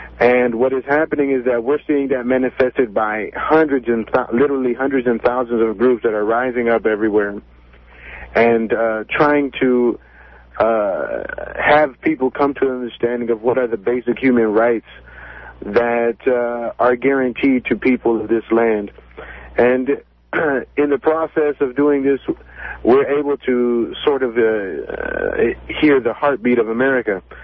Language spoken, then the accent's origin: English; Houston, Texas, United States; I'm from Houston.